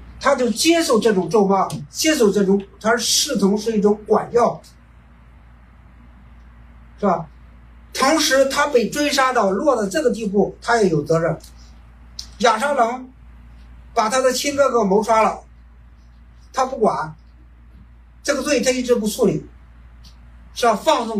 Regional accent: China; 有时候我们中国人有句话，退步海阔天空

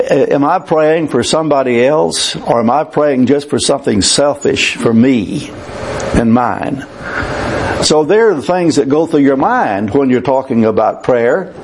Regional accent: United States; And as an American, we ask for a lot of physical things. We are rich.

